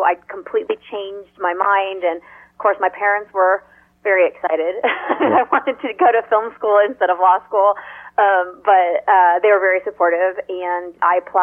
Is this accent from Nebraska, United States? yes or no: yes; Nebraska, United States; I'm from Nebraska originally, and back when I was growing up there, you know, there was no film school in Nebraska. There were no film classes. There was no industry there, and so I was going to be a prosecutor.